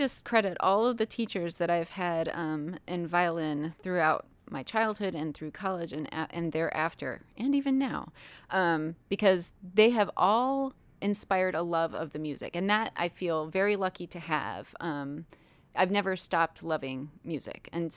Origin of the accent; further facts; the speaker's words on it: Nashville, Tennessee, United States; I grew up in Nashville, where we are today, and I grew up studying music